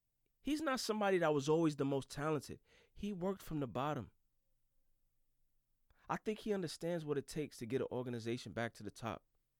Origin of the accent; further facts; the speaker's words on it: Brooklyn, New York, United States; I grew up in Brooklyn, New York. I had a front row seat to the Yankee dynasty.